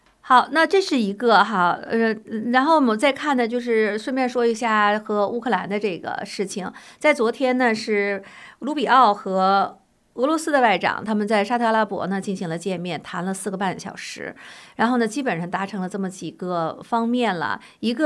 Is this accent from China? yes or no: no; United States; 在争取我们美国人的钱